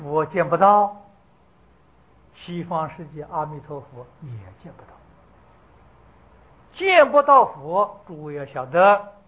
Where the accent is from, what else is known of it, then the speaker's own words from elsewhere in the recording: China; 我们中国人常讲的耕耘收获啊